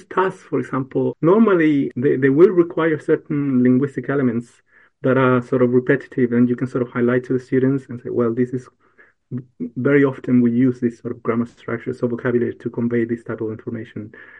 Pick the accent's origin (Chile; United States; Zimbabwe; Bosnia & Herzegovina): Chile; English is a second language; I'm from the south of Chile, and I learned English there, and I taught English there as well.